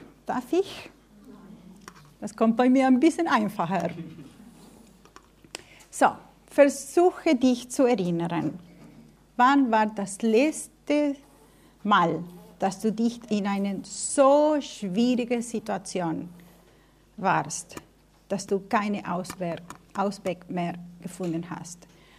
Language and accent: German; Argentina; Ja, wie schon erwähnt, komme ich aus Argentinien. Ich bin die älteste von 6 Kindern.